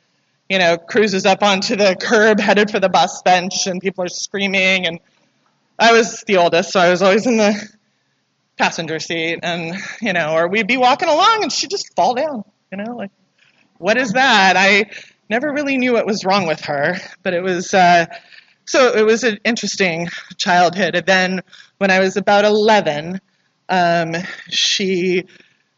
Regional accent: Santa Monica, California, United States; And I am from Santa Monica. And I love being home.

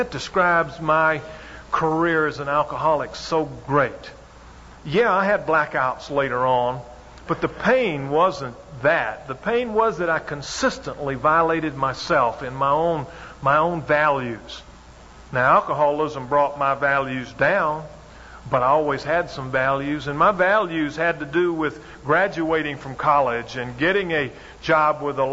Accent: Alabama, United States; maybe I'm a redneck from Alabama

